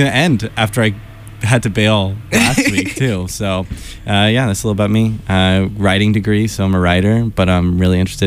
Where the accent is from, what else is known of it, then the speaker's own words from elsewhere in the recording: New Orleans, Louisiana, United States; First and foremost, your first cousin. I'm from New Orleans.